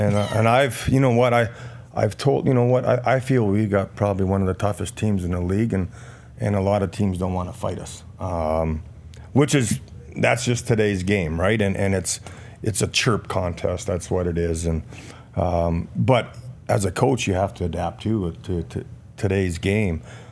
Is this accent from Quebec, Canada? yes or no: no; Churchbridge, Saskatchewan, Canada; Right from my hometown in Churchbridge